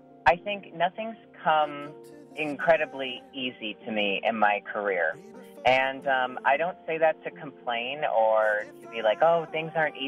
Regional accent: Clarks Summit, Pennsylvania, United States; also born or lived in Scranton; I was born in Scranton, and I was raised in Clark Summit, so right outside of Scranton.

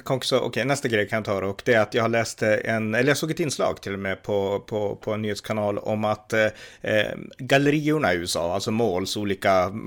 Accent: Norrland, Sweden; jag kommer från Norrland i Sverige, och här har vi inte de här stora gallerierna

